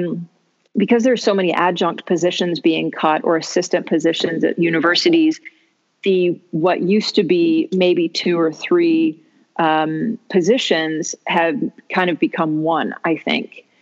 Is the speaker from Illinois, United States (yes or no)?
no; Charlotte, North Carolina, United States; I grew up all over the place. But I would think I would say that I landed in my most formative years in Charlotte, North Carolina.